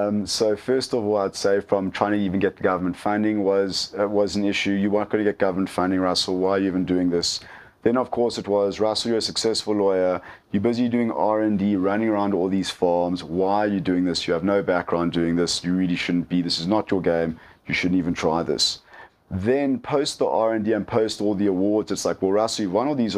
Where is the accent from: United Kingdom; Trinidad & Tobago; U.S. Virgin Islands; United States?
United Kingdom; England; I'm English, and the major languages are Afrikaans, Zulu, and Khoza.